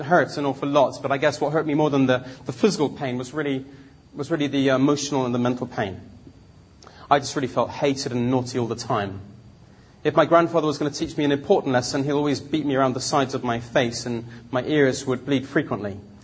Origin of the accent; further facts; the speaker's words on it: England, United Kingdom; born there; I'm half Chinese, half Italian. I was born in England.